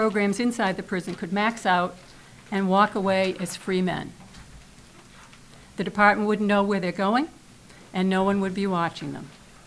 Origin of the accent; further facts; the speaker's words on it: Salem, United States; members of the committee … I'm from Salem.